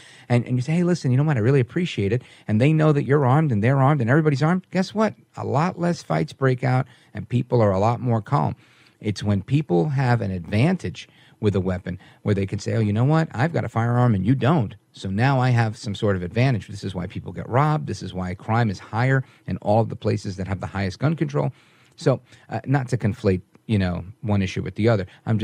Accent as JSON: {"language": "English", "town": "Brooklyn", "region": "New York", "country": "United States", "tie": "born or raised there", "said": "So I grew up in Brooklyn."}